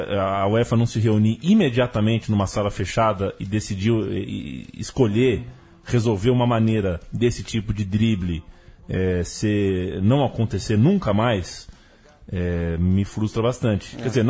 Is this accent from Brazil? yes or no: no; Monaco; Eu sou do Principado, né?